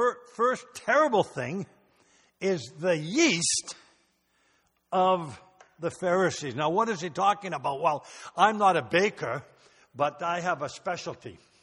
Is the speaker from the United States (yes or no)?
no; England, United Kingdom; Yes, I am English. But when I started taking out my wife, she thought I was German. I had an accent.